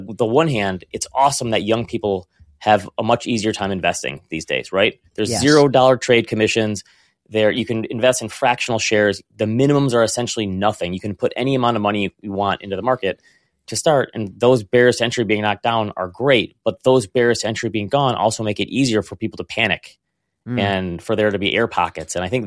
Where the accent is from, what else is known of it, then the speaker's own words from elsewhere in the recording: Michigan, United States; I'm from Michigan, so the … was a big thing for us here